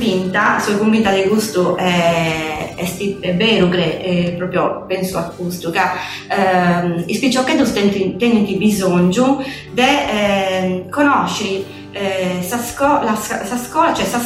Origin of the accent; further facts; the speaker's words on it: Bari Sardo, Sardinia, Italy; born there; sono nata in Bari